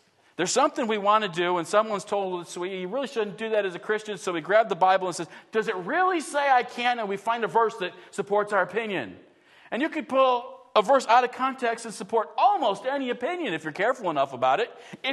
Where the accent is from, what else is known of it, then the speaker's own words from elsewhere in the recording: New York, United States; moved away; I grew up in New York State. I'm glad I left New York State.